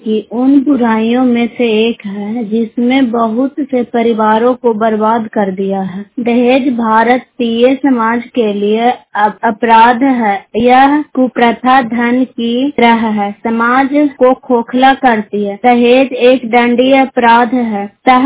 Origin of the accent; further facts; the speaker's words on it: Pabera, India; ग्राम पबेरा धनरो block के रहने वाली हूँ।